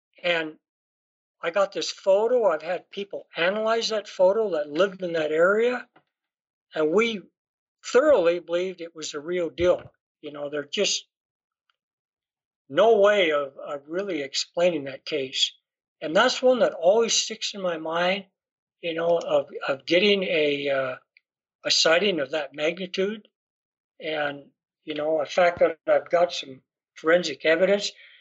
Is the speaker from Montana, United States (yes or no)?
yes; Montana, United States; And in my home state of Montana, there were 17 reports that night.